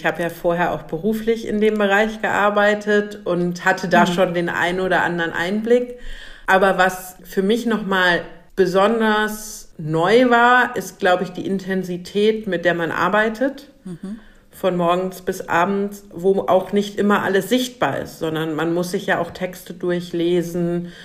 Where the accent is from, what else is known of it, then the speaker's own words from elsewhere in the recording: Bonn, North Rhine-Westphalia, Germany; Ich bin aus Bonn